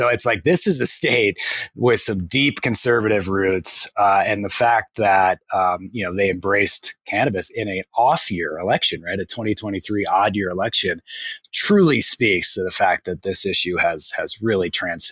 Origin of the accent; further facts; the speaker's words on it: Cincinnati, Ohio, United States; I grew up in Cincinnati, which is, you know, there's parts of it that are Democratic, but by and large, it's a pretty Republican city. And my parents were essentially the only Democrats on our block in our suburb growing up.